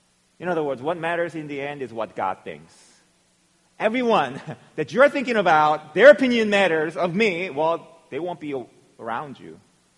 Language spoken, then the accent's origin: English; South Korea; English is a second language; when I was growing up in Korea, there were many sparrows.